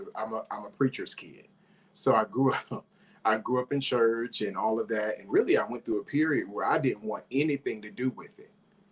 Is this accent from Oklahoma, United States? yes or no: no; Windsor, Connecticut, United States; now in Charlotte, United States; My hometown is originally from Windsor, Connecticut, which is right outside of Hartford. But I currently reside in my home now. I live in Charlotte, North Carolina.